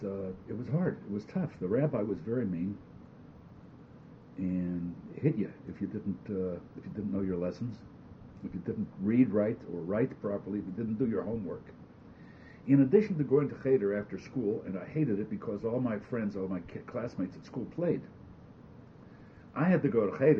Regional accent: Dormont, Pennsylvania, United States; also born or lived in Beechview; No, I grew up in Dormont.

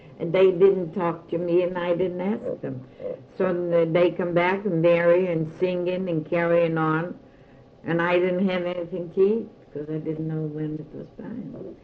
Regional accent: Pittsburgh, Pennsylvania, United States; And I said, yes, I come from Pittsburgh.

